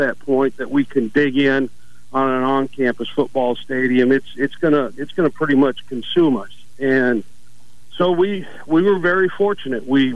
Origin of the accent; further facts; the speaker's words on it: the Dakotas, United States; moved away as an adult; now in Mobile, United States; I'm originally from the Dakotas. My undergraduate degree was from South Dakota State, and happy to be in the Deep South. Love Mobile, Alabama.